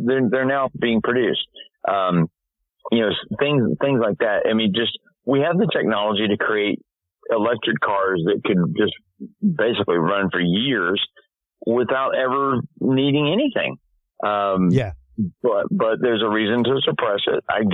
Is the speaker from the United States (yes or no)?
yes; Tallahassee, Florida, United States; I'm like, but he didn't know I'm from Tallahassee, so it was kind of funny.